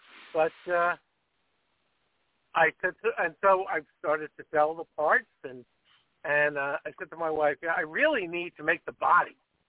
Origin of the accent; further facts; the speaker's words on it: Floral Park, New York, United States; I'm from Floral Park.